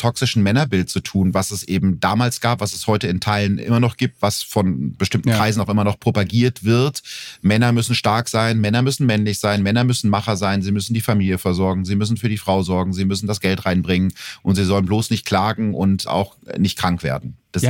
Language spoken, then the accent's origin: German; Gütersloh, North Rhine-Westphalia, Germany; einen Kriminalfall zu lösen, der in meiner Heimatstadt Gütersloh spielt